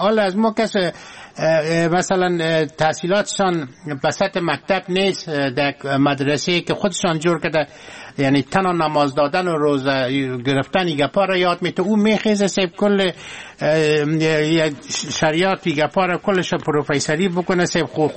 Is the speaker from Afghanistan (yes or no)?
yes; Afghanistan; ما از افغانستان هستم،